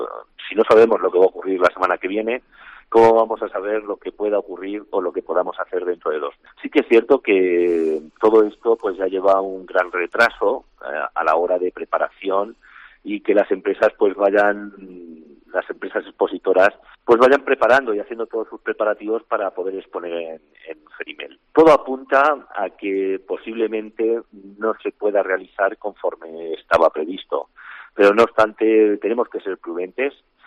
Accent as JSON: {"language": "Spanish", "town": "Membrilla", "region": "Castilla-La Mancha", "country": "Spain", "tie": "born or raised there", "said": "aquí en mi pueblo, aquí en Membrilla"}